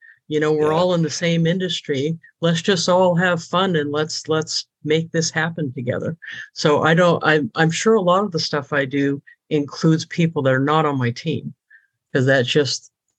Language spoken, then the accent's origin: English; New England, United States; I'm from New England, so we say wicked instead of very, by the way.